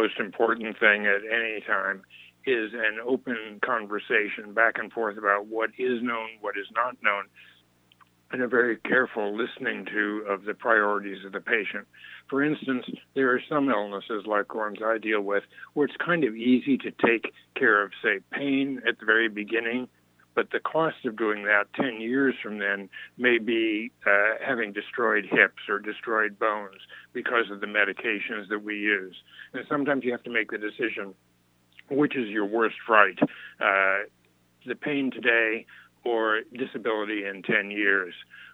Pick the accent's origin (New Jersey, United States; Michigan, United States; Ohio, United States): Ohio, United States; Mansfield; also born or lived in Columbus; I was born in Columbus and spent the first part of my life in Mansfield, Ohio.